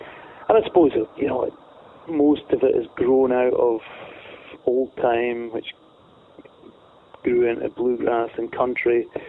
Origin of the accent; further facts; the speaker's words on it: Glen Lyon, Scotland, United Kingdom; I grew up in Glen Lyon